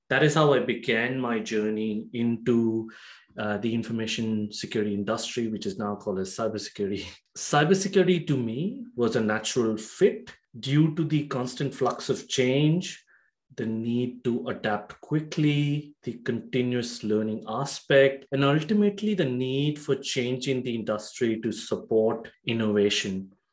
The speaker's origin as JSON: {"language": "English", "town": "Gandhidham", "region": "Gujarat", "country": "India", "tie": "born or raised there", "said": "which is 1,000 miles away from where I grew up in Gujarat, in Gandhidham."}